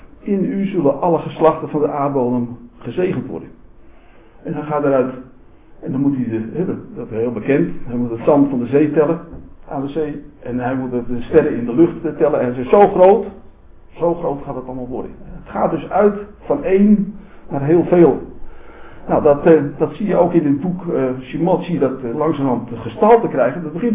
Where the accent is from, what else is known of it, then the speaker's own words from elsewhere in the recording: Zaandam, North Holland, Netherlands; Ik kom oorspronkelijk uit Zaandam vandaan, vlakbij Amsterdam.